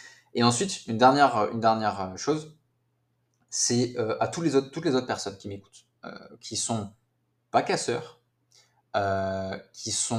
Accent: France; Et pourtant, je suis français, hein, mais ce pays me fait de la peine

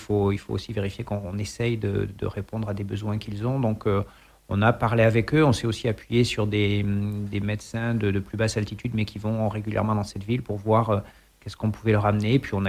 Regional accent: Pyrenees, France; Moi, c'est vrai que je viens des Pyrénées à côté de l'Espagne, donc ça m'aide.

